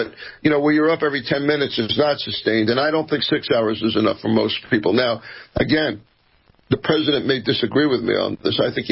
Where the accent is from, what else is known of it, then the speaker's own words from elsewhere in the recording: Queens, New York, United States; But I grew up in Queens, and I have a sister, a younger sister, who's a painter